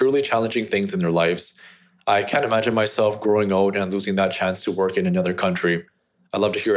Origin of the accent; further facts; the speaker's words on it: Canada; I guess being a Canadian-born local who's never really lived anywhere else long-term, I've grown bored of my home city